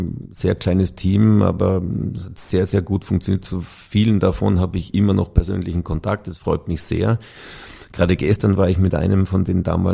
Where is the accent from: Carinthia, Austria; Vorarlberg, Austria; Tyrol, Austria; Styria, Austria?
Vorarlberg, Austria; now in Vienna, Austria; Geboren und aufgewachsen in Vorarlberg, ja. Mit dem Postbus 10 Minuten ins Skigebiet von meinem Familienheim, ist einem in die Wiege gelegt.